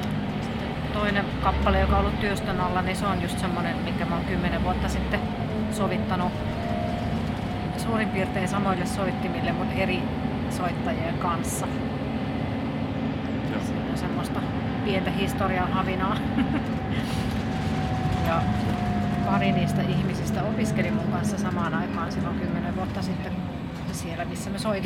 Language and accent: Finnish; Helsinki, Uusimaa, Finland; Mä tuun Helsingistä